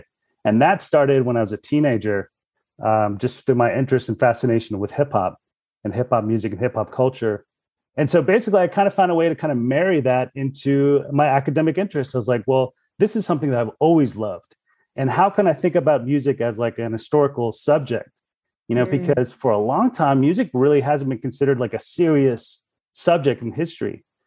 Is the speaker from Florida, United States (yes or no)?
no; Houston, Texas, United States; I'm first generation Houstonian. My parents are from Colombia and I grew up in Houston. And so, kind of born and raised here.